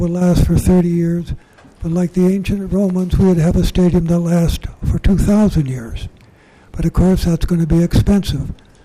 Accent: Minneapolis, Minnesota, United States; I'm from Minneapolis.

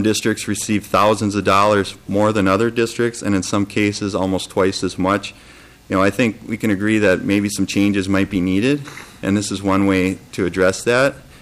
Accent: Albertville, Minnesota, United States; I'm from Albertville, and I'm a parent in the school district.

